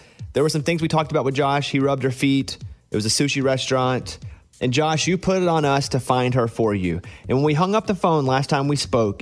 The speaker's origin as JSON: {"language": "English", "region": "Arkansas", "country": "United States", "tie": "born or raised there", "said": "Yeah, Shay's like me. We grew up in Arkansas, so we have guns."}